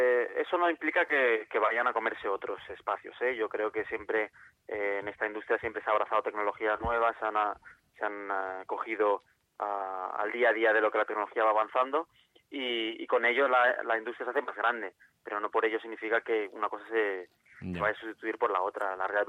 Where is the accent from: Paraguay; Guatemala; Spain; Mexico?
Spain; Barcelona, Catalonia; en Barcelona concretamente, donde soy yo todavía y donde se ha hecho el Game Lab, pues todavía más.